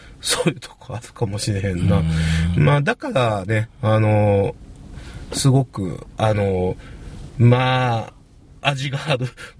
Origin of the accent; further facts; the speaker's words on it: Amagasaki, Hyogo, Japan; その辺もちょっと私の故郷の尼崎に似たところがあるねんけど